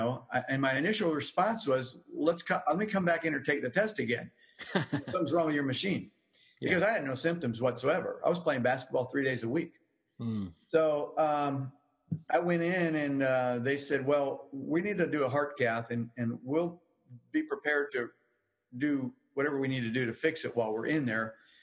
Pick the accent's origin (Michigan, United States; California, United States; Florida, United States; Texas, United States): Florida, United States; now in South Carolina, United States; And when we moved to South Carolina, I'm from South Florida.